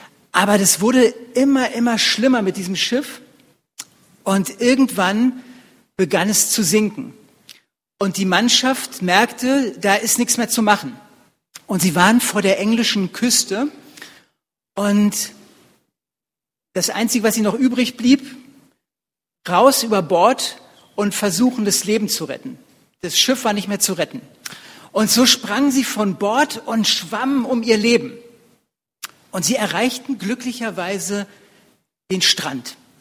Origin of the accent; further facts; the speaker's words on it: Berlin, Germany; ich komme ursprünglich aus Berlin, meine Frau kommt aus Rothenburg ob der Tauber